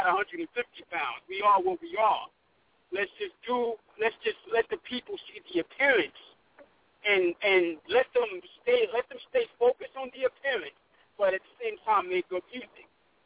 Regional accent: Brooklyn, New York, United States; I'm from Brooklyn, New York. We got that kind of unique kind of flow that comes out of Brooklyn

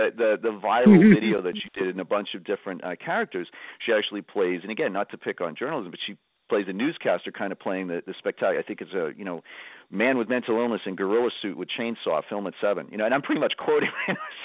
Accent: Boston, Massachusetts, United States; I'm a Boston Irishman. That's how I introduce myself in Washington. I'm Boston Irish.

